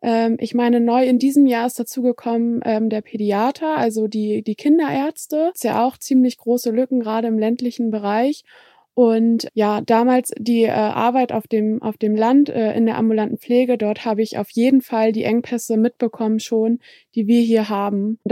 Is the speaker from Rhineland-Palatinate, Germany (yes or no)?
no; Hanover, Lower Saxony, Germany; Ich komme selber auch aus Hannover und habe hier auch Lebensumstände